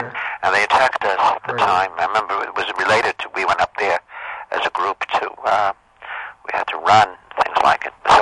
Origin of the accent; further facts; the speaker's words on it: United States; born there; I was born in America.